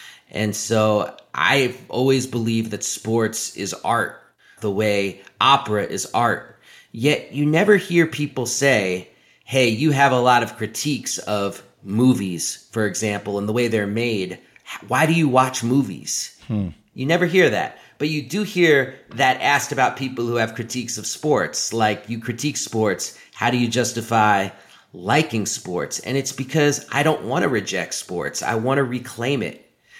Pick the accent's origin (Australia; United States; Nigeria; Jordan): United States; New York City, New York; I mean, I grew up in New York City of the 1980s.